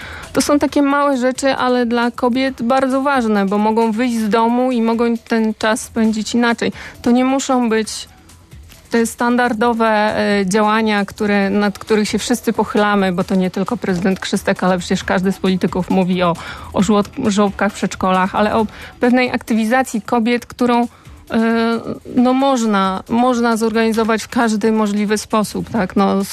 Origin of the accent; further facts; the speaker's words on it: Szczecin, West Pomeranian Voivodeship, Poland; Znaczy jestem ze Szczecina